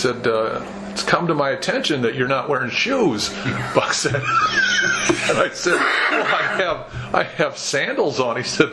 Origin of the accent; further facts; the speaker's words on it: Kankakee, Illinois, United States; I grew up in Kankakee, Illinois, which is about 60 miles south of Chicago.